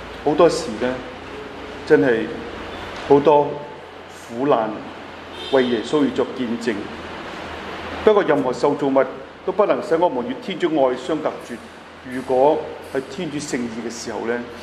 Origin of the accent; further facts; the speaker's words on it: Hong Kong; 咁好多都內地嘅人都話我哋香港人係有福啦